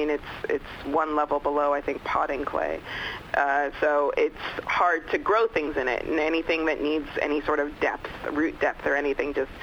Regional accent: Maryland, United States; from Maryland.

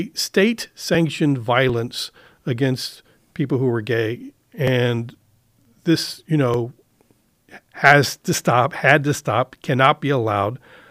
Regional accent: San Antonio, Texas, United States; So growing up in San Antonio, going to high school in the 70s, it was not uncommon to hear about violence against people who are gay coming out of the San Antonio Town and Country.

